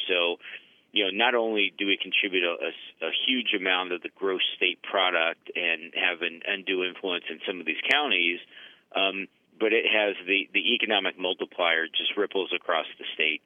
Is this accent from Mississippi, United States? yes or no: no; Decatur, Illinois, United States; I grew up in Decatur.